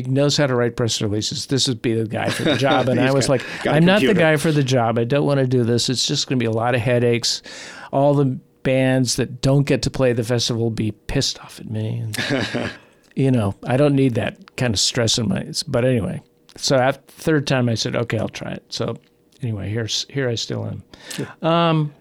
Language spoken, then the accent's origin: English; Chicago, Illinois, United States; I grew up in Chicago playing in this high school blues band.